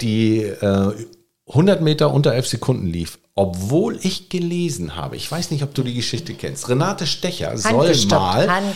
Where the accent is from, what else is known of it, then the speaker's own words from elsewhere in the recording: Rostock, Mecklenburg-Vorpommern, Germany; Ach, das Ostsee? An meiner Heimat in Rostock.